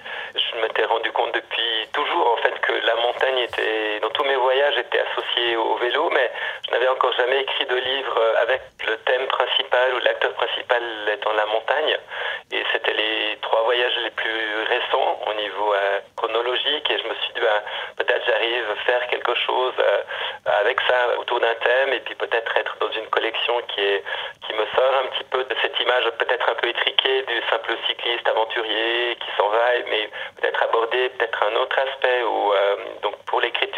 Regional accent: Geneva, Switzerland; born there; parce que je suis né à Genève, donc on bute contre les montagnes

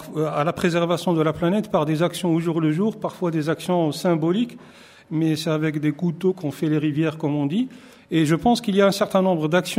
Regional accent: Morocco; je peux prendre mon pays d'origine, qui est le Maroc

